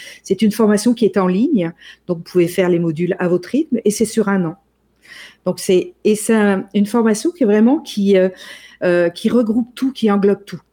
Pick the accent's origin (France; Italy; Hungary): France; On est des Français, donc on ramasse, on rote pas.